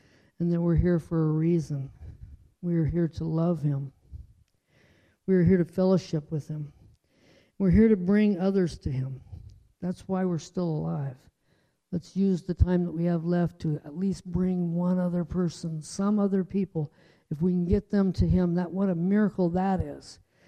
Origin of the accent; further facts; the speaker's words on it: Salinas, California, United States; born there; You know, I was born in Salinas and I can barely get to the hospital there myself.